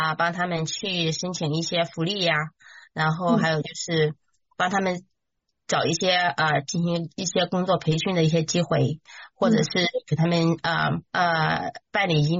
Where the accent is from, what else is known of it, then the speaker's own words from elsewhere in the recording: China; 就是我们中国人有一句话叫入乡随俗